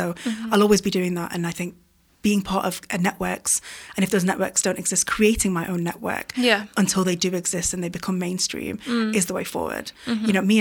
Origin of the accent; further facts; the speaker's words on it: Manchester, North West England, United Kingdom; also born or lived in London; I'm from Manchester, but I did my degree in London, and I came back to Manchester as a 21-year-old